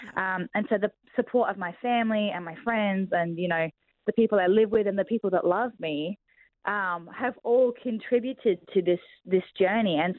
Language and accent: English; Adelaide, South Australia, Australia; born there; also born or lived in Mount Gambier; I'm South Australian based. I was born in Adelaide. I lived in Mount Gambier for a little while, about 10 years, I suppose that's a fair amount of time. And then have moved back to Adelaide in the last 3 years to pursue music studies